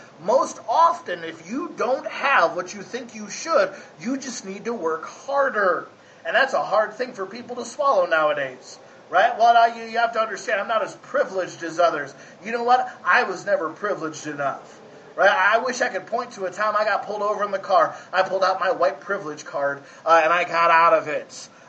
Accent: United States; Because I'm an American, I got freedom of speech, I can do that.

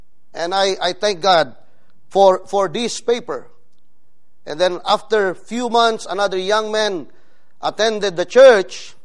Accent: Philippines; I am a Filipino pastor.

